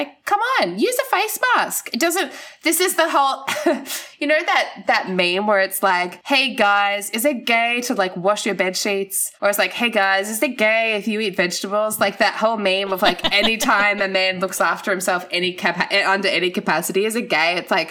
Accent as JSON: {"language": "English", "town": "Gold Coast", "region": "Queensland", "country": "Australia", "tie": "born or raised there", "said": "babe, I grew up on the Gold Coast."}